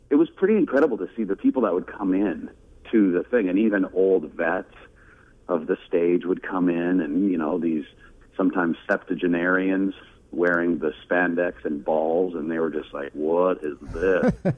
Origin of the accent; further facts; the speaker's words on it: Calgary, Alberta, Canada; I started in Canada growing up doing theater in Calgary in my hometown.